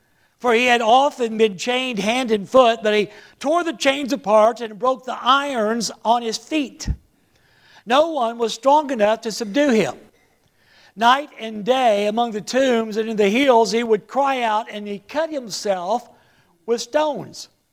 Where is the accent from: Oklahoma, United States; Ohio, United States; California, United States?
Oklahoma, United States; One Halloween night, when I was a kid growing up in Oklahoma, my little brother Johnny and I were riding with our older brother Alvin and a friend of his from church.